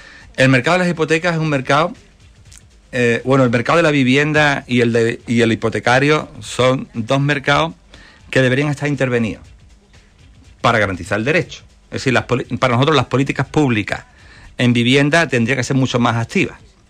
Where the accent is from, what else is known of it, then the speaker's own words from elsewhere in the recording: Málaga, Andalusia, Spain; yo soy malagueño, en Málaga se ha multiplicado por dos